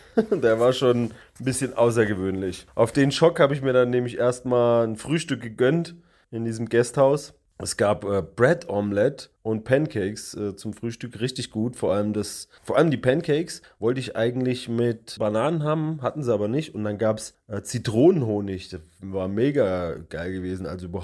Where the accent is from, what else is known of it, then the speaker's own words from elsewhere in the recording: Bodenheim, Rhineland-Palatinate, Germany; der Ort ist so drei Orte weiter von meinem Heimatort in Bodenheim.